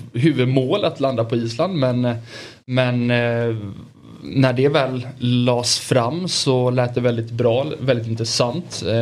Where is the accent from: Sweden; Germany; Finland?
Sweden; Oskarshamn, Kalmar County; Ja, där är jag uppväxt.